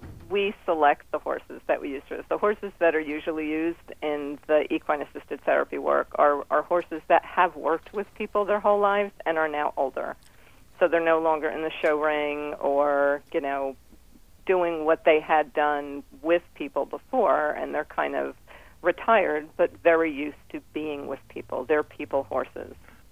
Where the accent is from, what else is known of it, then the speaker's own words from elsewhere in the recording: United States; I was more proud to be an American then